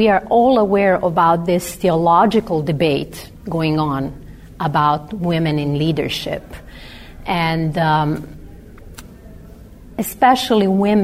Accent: Serbia; I'm coming from Serbia.

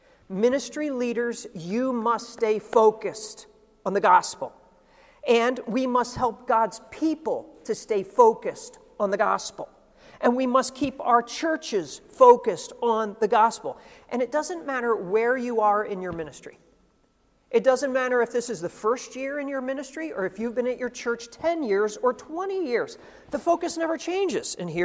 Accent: United States; I'm always amazed as an American. If it's 200 years old in America, it's old.

